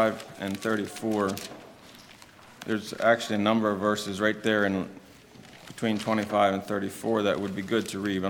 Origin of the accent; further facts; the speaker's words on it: United States; if we as American people have so much, why do we struggle with being thankful?